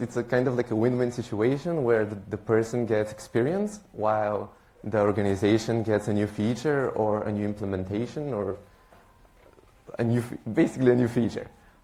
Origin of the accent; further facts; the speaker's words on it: Bulgaria; also born or lived in Dublin, Ireland; now in Delft, Netherlands; I'm 20 years old. I was born in Bulgaria, where I lived for most of my life. Now, after that, I lived for a few years in Dublin, Ireland, and now I'm a second-year student at TU Delft.